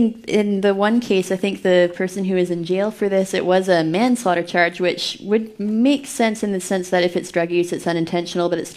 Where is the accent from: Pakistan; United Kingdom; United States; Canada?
Canada; So being Canadian, I was like spending some time in a cabin in the woods, super rustic.